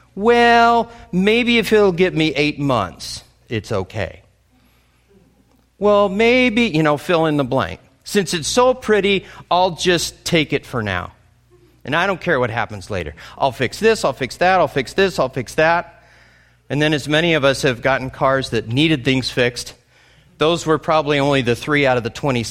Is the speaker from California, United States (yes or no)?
yes; San Diego, California, United States; moved away as an adult; also born or lived in Orlando, Florida; I had moved from San Diego, which is my hometown. I had joined the Navy. I moved to Orlando, Florida to go to school for 6 months.